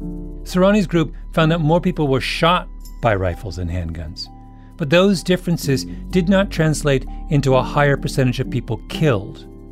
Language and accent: English; Canada; I'm a Canadian, for goodness sake.